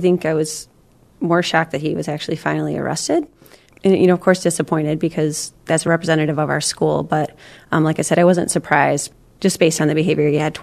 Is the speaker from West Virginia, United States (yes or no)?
no; East Lansing, Michigan, United States; because I grew up just outside of East Lansing, and I wanted to stay in that community.